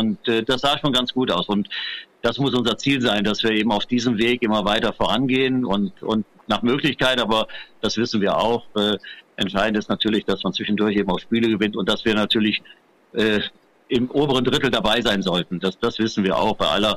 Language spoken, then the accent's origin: German; Düsseldorf, North Rhine-Westphalia, Germany; Ich bin Düsseldorfer Sohn